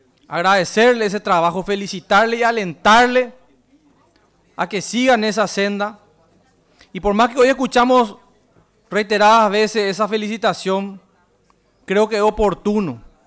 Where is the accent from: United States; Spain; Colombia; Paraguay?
Paraguay; ese reconocimiento a nivel mundial que nos merecemos como paraguayos